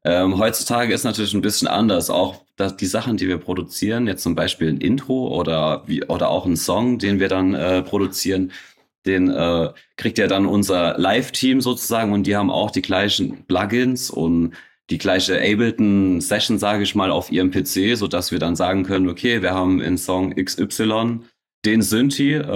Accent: Schifferstadt, Rhineland-Palatinate, Germany; wir kommen aus Schifferstadt, aus einer kleinen Stadt, wo wenige Leute Musik machen

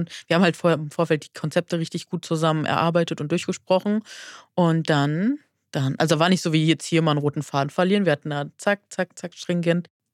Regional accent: Hamburg, Germany; ach, wir sind ja beide aus Hamburg.

